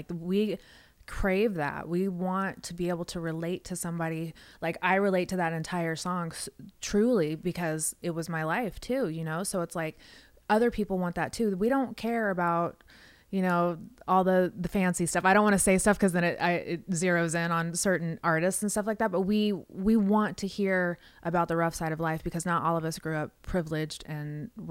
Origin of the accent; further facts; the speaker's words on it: West Coast, United States; now in Nashville, United States; Like, I'm from the West Coast, so we're all more liberal out there, I guess you could say.